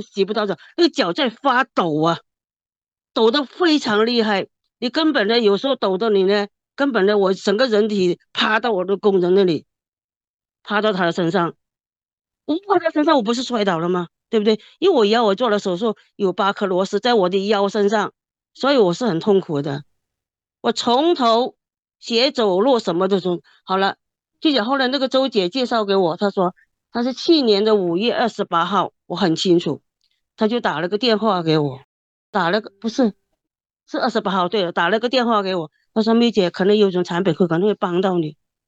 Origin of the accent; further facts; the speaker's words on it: Hong Kong; 我来自香港啊。